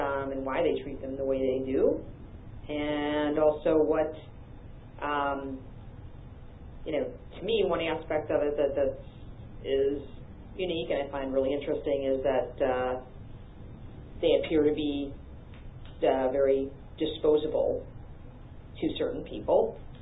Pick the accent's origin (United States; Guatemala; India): United States; Florida; from the South Florida area